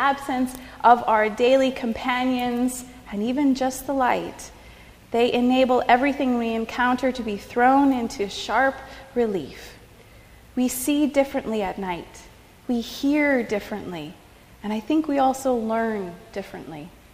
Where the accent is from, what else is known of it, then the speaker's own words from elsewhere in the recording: Michigan, United States; I remember very clearly nighttime when I was a young adult and a child growing up in Upper Michigan